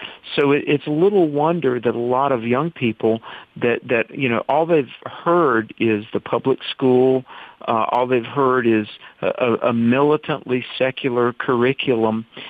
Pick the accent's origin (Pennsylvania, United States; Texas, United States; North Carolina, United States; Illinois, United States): North Carolina, United States; In my home state of North Carolina, Janet, we have had a firestorm over HB2